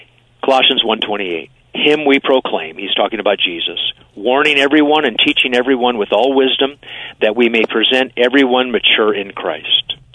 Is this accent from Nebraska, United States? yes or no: yes; Omaha, Nebraska, United States; Well, I'm from Omaha, but then I got moved out here to New England.